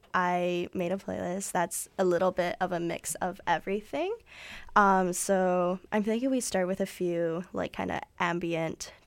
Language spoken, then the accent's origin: English; Calgary, Alberta, Canada; moved away as an adult; now in Vancouver, Canada; So I'm from Calgary, and in Calgary, I used to listen to the university station there a lot.